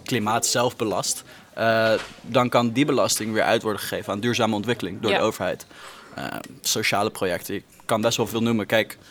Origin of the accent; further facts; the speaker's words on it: Rotterdam, South Holland, Netherlands; Ik kom zelf uit Rotterdam, van origine. En dat is toch wel wat meer grote stad